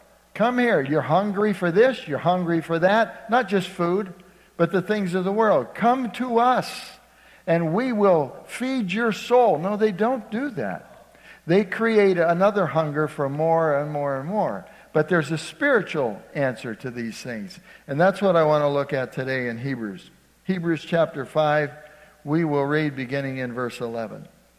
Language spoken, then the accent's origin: English; Ohio, United States; I grew up in Ohio, and at least they had them in Ohio.